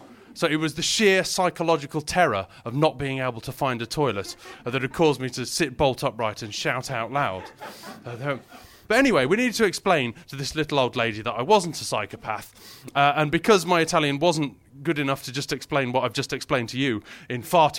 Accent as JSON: {"language": "English", "town": "Wolverhampton", "region": "West Midlands", "country": "United Kingdom", "said": "I'm from Wolverhampton."}